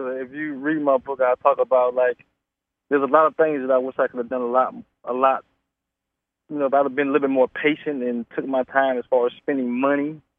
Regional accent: Miami, Florida, United States; went from Miami, and I came from Miami to go to Oakland, it was a little different

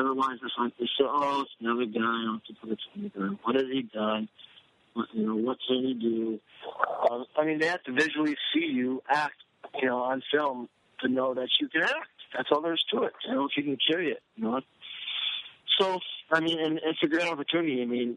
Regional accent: Michigan, United States; People are like, man, where are you from? You're not from here. I'm like, I'm from Michigan

